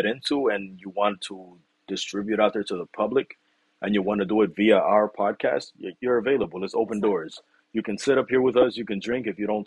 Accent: New York, United States; moved away; I told you I'm from New York. New York is the melting pot of everything. You got every culture available down there. That's all I was raised around.

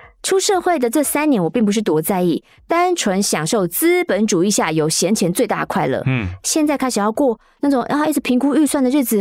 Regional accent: Taipei, Taiwan; 我出生在台北，成长在台北，学生时期也几乎在台北。

